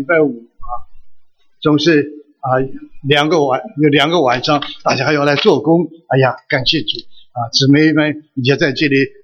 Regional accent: China; 我们中国人有句话说的是什么，金窝银窝不如自己的小窝啊

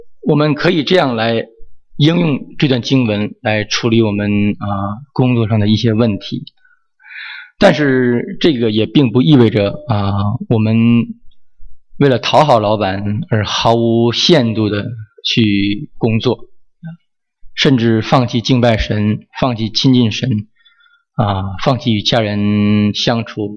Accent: China; now in United States; 因为我们中国人很多时候都是勤俭持家，都不会乱花钱。

